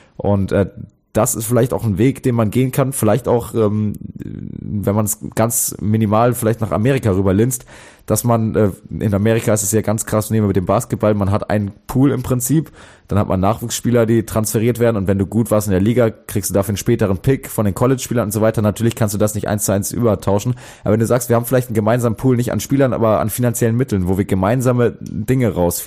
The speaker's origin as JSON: {"language": "German", "region": "Hesse", "country": "Germany", "said": "war ich natürlich als Hesse ein paar Mal unterwegs"}